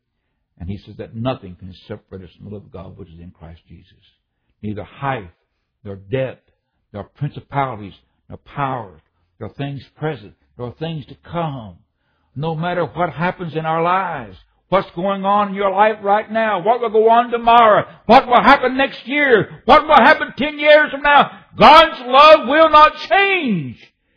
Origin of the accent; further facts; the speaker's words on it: West Virginia, United States; also born or lived in Illinois; I know where I grew up in West Virginia and Southern Illinois, there's a different way in which they pronounce it.